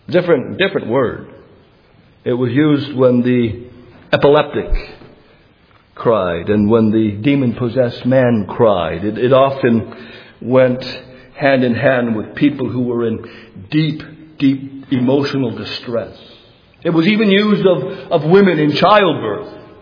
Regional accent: Canada; I grew up in Canada.

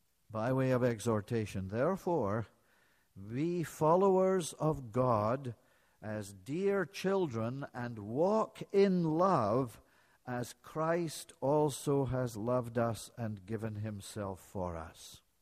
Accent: Edinburgh, Scotland, United Kingdom; and he lived in my hometown of Edinburgh, he often wandered up to the top of the Blackford Hill

